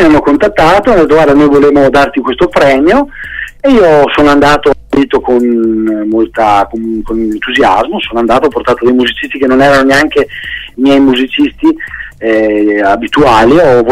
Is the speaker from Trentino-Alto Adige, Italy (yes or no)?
yes; Trentino-Alto Adige, Italy; born there; Anche se sono nato in Trentino, è giusto dire che ho delle origini venete, perché … che viene da Vittorio Veneto, quindi i miei bisnonni da parte di papà erano veneti, dall'altra parte c'è anche dell'Austria, pare che ci sia della Spagna